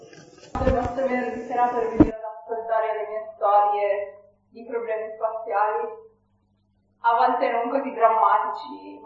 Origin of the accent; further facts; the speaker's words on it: Milan, Lombardy, Italy; che sono un prodotto milanese. Sono nata e cresciuta a Milano, ho studiato a Milano